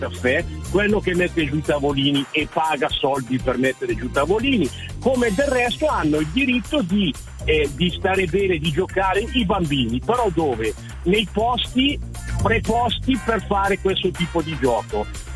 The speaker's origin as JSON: {"language": "Italian", "town": "Lecco", "region": "Lombardy", "country": "Italy", "said": "Io sono di Lecco, abito in provincia di Lecco."}